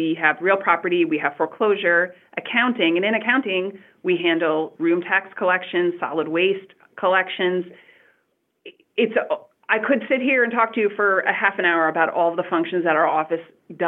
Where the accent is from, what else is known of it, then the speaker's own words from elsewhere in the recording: Monticello, United States; I can trace my family back in the Monticello area for a long time. I grew up in Sleepy Hollow, which is the apartment complex right next to Monticello High School. I graduated from Monticello High School in 1993.